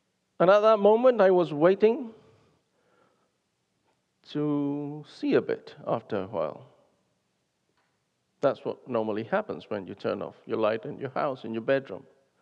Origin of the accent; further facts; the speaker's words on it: Concepcion, Biobío, Chile; I went to visit a coal mine in Chile, near my hometown of Concepcion.